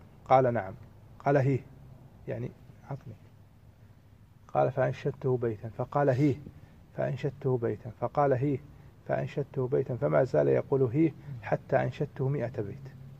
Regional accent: Kuwait; اللي يسمونهم عندنا بالكويت إيش؟ الصبة.

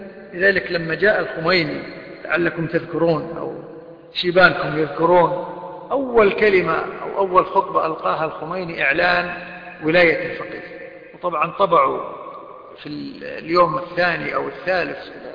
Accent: Kuwait; عميد كلية الشريعة عندنا في الكويت

